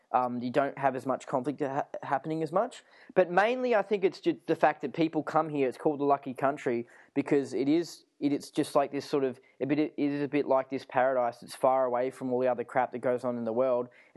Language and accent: English; Melbourne, Victoria, Australia; I'm from Melbourne, Australia. A pretty normal suburban sort of city, a city that's got like 4 million people or something like that.